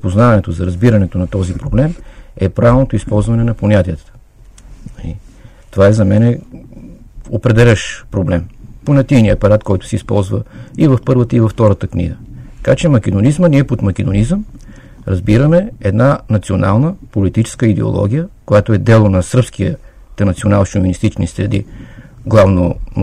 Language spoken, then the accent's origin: Bulgarian; Sandanski, Blagoevgrad Province, Bulgaria; born there; аз съм роден в този край. Роден съм в Сандански през 1960 година.